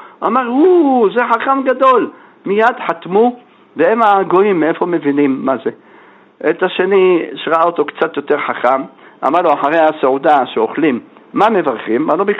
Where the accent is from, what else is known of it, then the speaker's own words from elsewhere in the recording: Jerusalem, Jerusalem District, Israel; born there; אני נולדתי בירושלים, הייתי ילד קטן כאשר הוא נפטר